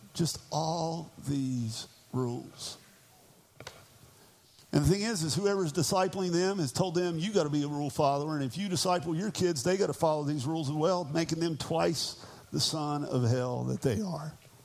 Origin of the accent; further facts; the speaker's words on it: West Virginia, United States; I'm from West Virginia. We'll try to piece together what English we can, all right?